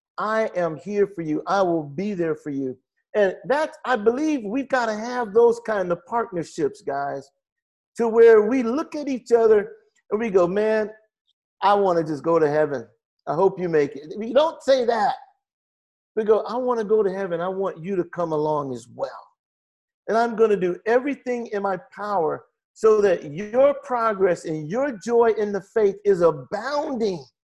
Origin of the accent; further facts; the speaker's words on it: Miami, Florida, United States; I said, I want to serve God in my hometown, right here in Miami.